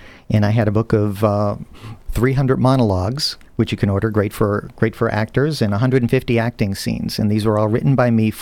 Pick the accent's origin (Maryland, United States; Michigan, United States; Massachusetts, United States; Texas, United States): Massachusetts, United States; born there; also born or lived in Northern California; This is my adopted city. I was born in Massachusetts, actually, so I'm a northerner.